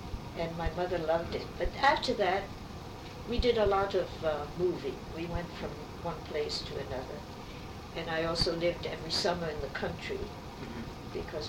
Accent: New York City, New York, United States; born there; I was born in New York City. Mm-hmm. French parents, mm-hmm. quite young French parents, and they had been in the States only about 2 years

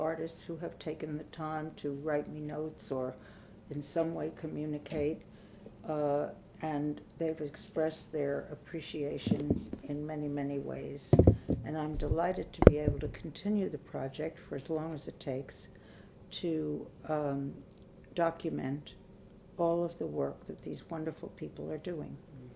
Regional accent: Westchester, New York, United States; We moved to Westchester when I was in the fourth grade, which is a suburb.

